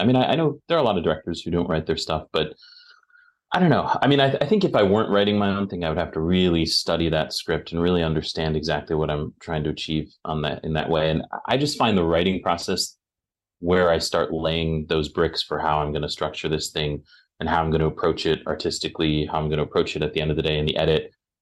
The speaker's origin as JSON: {"language": "English", "region": "Wisconsin", "country": "United States", "tie": "born or raised there", "said": "I just don't think I understood, as like a little kid growing up in Wisconsin, how that could possibly make sense."}